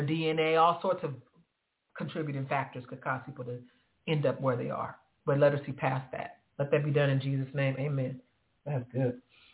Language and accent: English; California, United States; now in Texas, United States; It's like when I moved out here to Texas. I'm from California. California, Texas, these are polar opposites, especially back in 2005 when I moved out here.